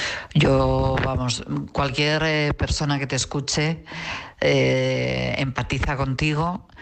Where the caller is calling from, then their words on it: Madrid, Community of Madrid, Spain; de Madrid.